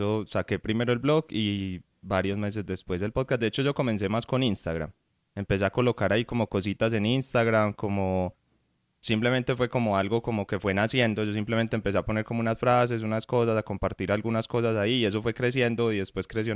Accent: Colombia; Como dijiste, soy de Colombia

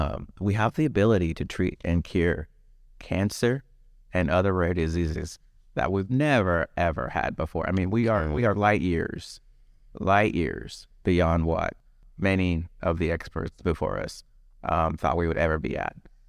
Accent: Liberia; I'm originally from West Africa. The country is called Liberia. And I actually was born during the Liberian Civil War. And so all of my childhood was spent living in a third world country that was going through a civil war.

